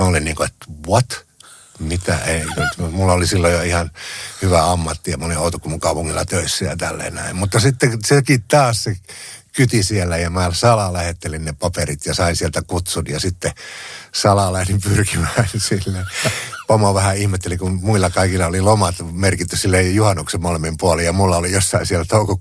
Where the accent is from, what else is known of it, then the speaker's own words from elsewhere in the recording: Eastern Finland, Finland; kuin Itä-Suomesta silleen, josta nyt ei niin hirveästi niitä pyrkijöitä aina ollut, ja se oli sitten mun kotiseudulla aika iso juttu